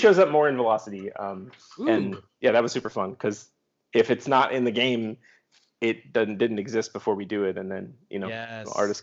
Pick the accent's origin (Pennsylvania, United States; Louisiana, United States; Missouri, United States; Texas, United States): Missouri, United States; But my favorite, and maybe just because I'm from Missouri, but I love Cletus Cassidy.